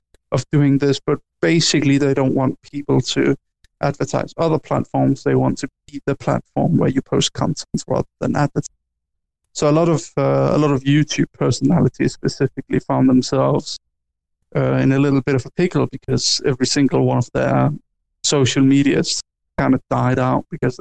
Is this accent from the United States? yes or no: no; Denmark; I come from a very small country. I come from Denmark, and Denmark is not by any means measure any sort of big. Even our biggest city isn't even that big.